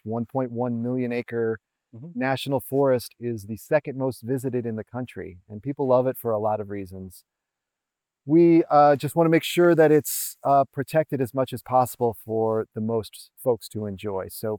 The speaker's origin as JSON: {"language": "English", "region": "Missouri", "country": "United States", "said": "Yeah, I'm actually from the Ozarks of Missouri, kind of the mini Appalachia, wannabe Appalachia."}